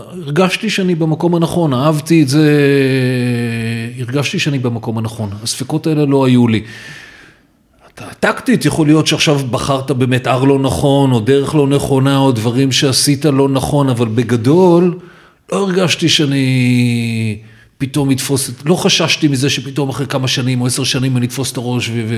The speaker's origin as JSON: {"language": "Hebrew", "town": "Givatayim", "region": "Tel Aviv District", "country": "Israel", "tie": "born or raised there", "said": "אנחנו שנינו גדלנו בגבעתיים, אני חושב שהוא שנה מבוגר ממני."}